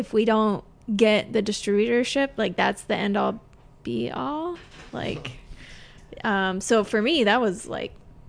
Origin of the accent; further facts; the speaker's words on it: Lakewood, Ohio, United States; hi, I'm from Lakewood, Ohio.